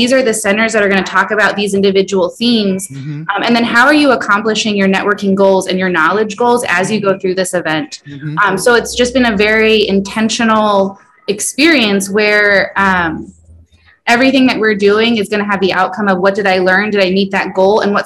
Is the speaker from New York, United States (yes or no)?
no; California, United States; now in Madison, United States; It's a beautiful day in Southern California, my hometown, and it's just really nice to be back and experiencing the sunshine.